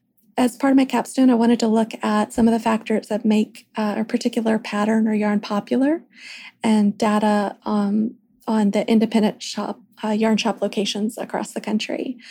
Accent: Nashville, Tennessee, United States; also born or lived in Scotland; I'm from Nashville, born and bred. But I ended up moving to Scotland to attend university, and I studied food bioscience over there.

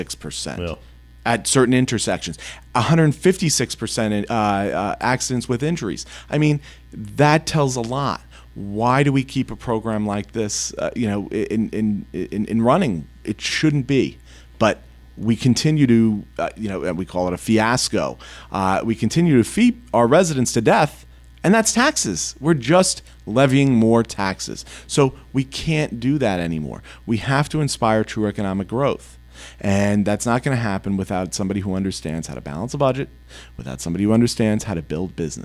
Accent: Baldwin, New York, United States; Well, I grew up in Baldwin. I went through Baldwin Public Schools.

